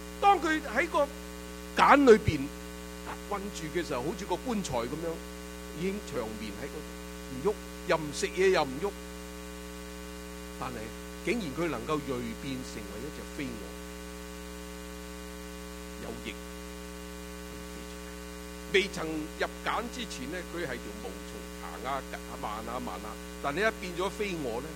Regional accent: China; 所以我们中国人应该明白这个道理

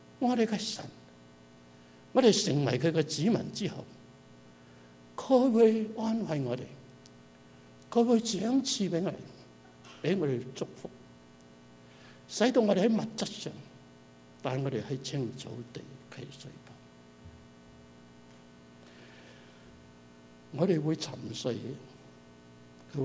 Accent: Canada; 我们加拿大人有福气

